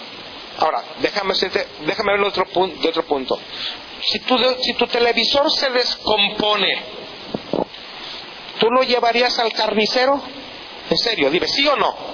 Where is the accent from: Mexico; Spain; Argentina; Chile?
Mexico; Pero como buenos mexicanos, no brincamos el manualito. De verdad, los mexicanos así somos.